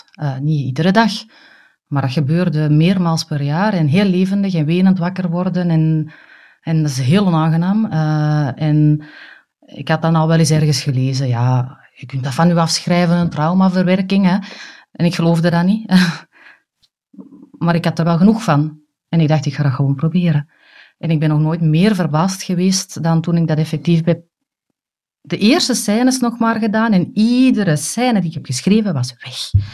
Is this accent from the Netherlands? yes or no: no; Brasschaat, Flanders, Belgium; now in France; ik ben origineel van Brasschaat, van Mariaburg. Maar ik denk iets meer zelfs dan een tiental jaar geleden zijn mijn man en ik naar Frankrijk verhuisd voor het werk.